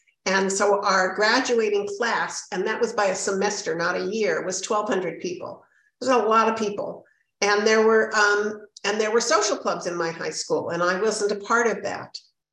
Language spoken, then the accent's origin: English; Los Angeles, California, United States; As Joe said, I was originally from Los Angeles. I came into OA in Los Angeles. I wasn't born there, but I grew up in LA. And I come from a Jewish family.